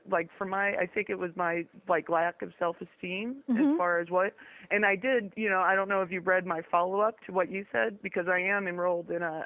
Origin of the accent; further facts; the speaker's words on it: Midwest, United States; I'm originally from the Midwest, so I think it's just like a nice Midwest, you know, you're cordial